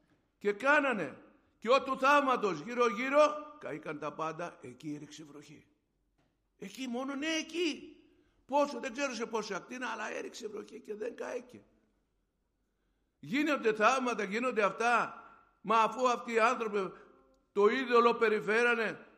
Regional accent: Kissos, Thessaly, Greece; Εμείς στο χωριό μου, στο Πήλιο, στο Κισό Πήλιο, είναι Τσαγκαράδα, Μούρηση, Κισός και μετά είναι η Ζαγορά.

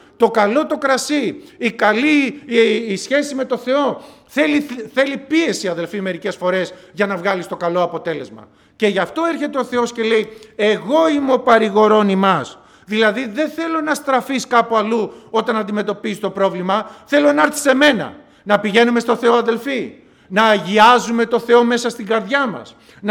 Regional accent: Central Greece, Greece; είμαι από την Εύβοια. Εγώ είμαι από νησί, από την Εύβοια.

